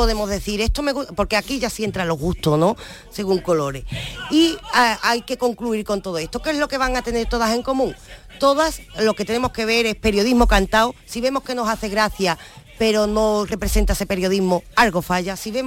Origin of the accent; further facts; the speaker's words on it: Andalusia, Spain; accent: Andalusian; nos trajo un paso doble dedicado a nuestro dialecto, el andaluz